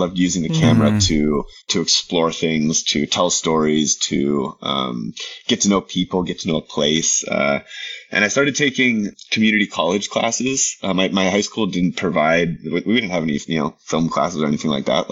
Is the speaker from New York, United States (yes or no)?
no; Minnesota, United States; I grew up in Minnesota, where we have no mountains.